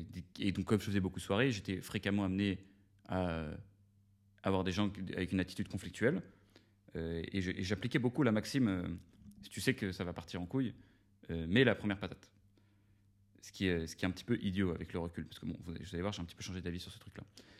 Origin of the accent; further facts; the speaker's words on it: Versailles, Île-de-France, France; Notamment parce que j'ai grandi à Versailles, et donc Versailles, c'est une ville qui a un lot de caractéristiques très précises